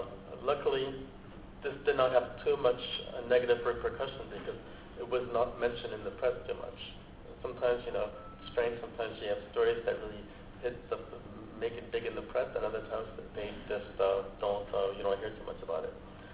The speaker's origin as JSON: {"language": "English", "country": "France", "second_language": "English", "said": "For instance, I'm from France"}